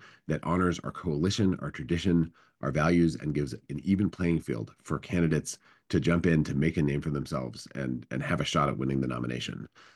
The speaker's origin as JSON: {"language": "English", "region": "Wisconsin", "country": "United States", "tie": "born or raised there", "said": "come from a background at MoveOn.org and organizing in the progressive movement across the country and growing up in Wisconsin."}